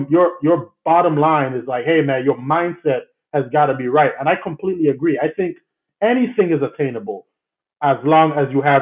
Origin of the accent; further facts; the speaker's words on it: U.S. Virgin Islands; growing up in the Virgin Islands, there was this, and Tim Duncan was our hero.